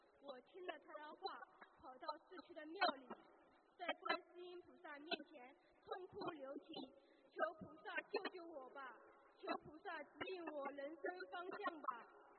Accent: Shanghai, China; 今天我向大家分享一下我修习心灵法门之后的真实体会

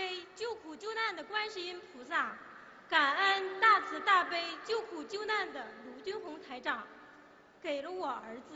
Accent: Shandong, China; 我是山东的一名同修，在我信佛供佛的这些年

